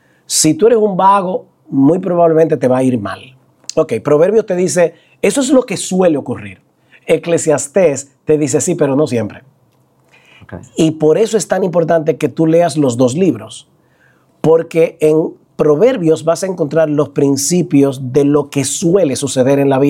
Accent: San Juan de la Maguana, San Juan, Dominican Republic; born or raised there

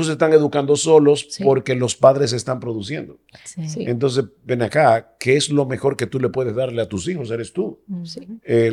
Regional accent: San Juan de la Maguana, San Juan, Dominican Republic; Yo recuerdo cuando yo era pequeño, en el pueblo donde yo nací, en San Juan de la Maguana

